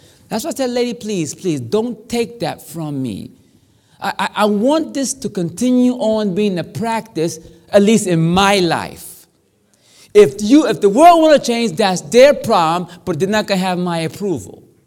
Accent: Hollywood, South Carolina, United States; Man, when I grew up in Hollywood, South Carolina, but you was taught, if you get a whooping.

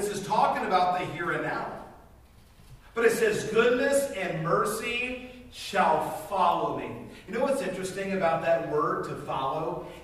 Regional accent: Atlanta, Georgia, United States; I grew up in Atlanta, Georgia, in North Atlanta, and in the suburbs.

